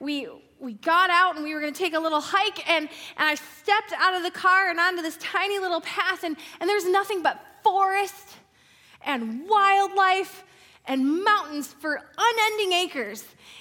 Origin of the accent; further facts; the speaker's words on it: Michigan, United States; I was awestruck when I had the opportunity to drive from my hometown near Detroit, Michigan to Anchorage, Alaska.